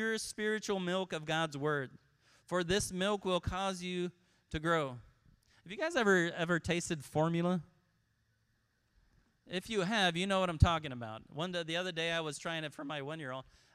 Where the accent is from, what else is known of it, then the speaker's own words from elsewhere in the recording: Brazil; moved away; when I moved here from Brazil, you live in a region that has a weather anomaly that's different than most places.